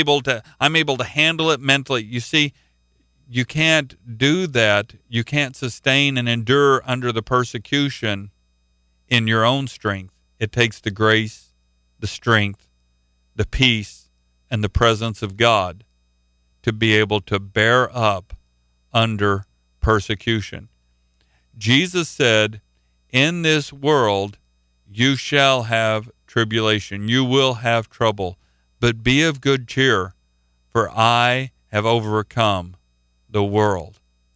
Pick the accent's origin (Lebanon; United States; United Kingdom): United States; Oklahoma; Actually, I'm from Oklahoma